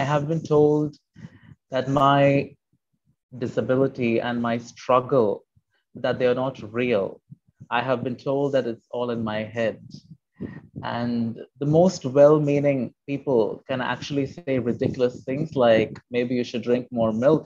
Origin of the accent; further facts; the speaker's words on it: India; So I'm Indian, I'm a brown man.